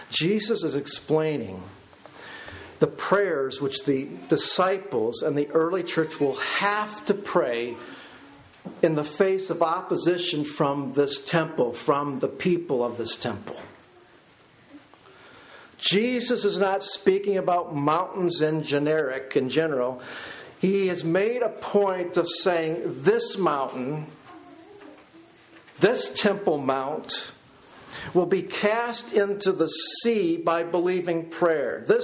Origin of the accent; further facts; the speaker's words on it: Illinois, United States; moved away; I was raised in Illinois. Yes, Flatlands. I did not know I was being raised in the Flatlands.